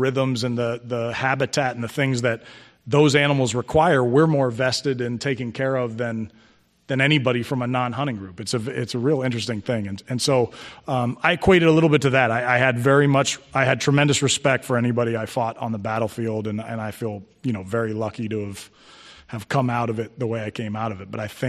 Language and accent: English; United States; I'm a pure born, bred American.